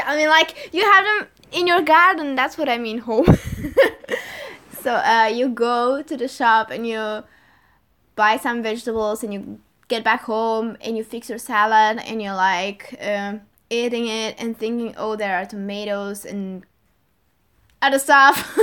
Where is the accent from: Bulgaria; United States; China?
Bulgaria; English is a second language; now in Düsseldorf, Germany; I'm also studying at the Heinrich Heine University, and I'm actually being a student abroad right now, as I come from Bulgaria, as you said.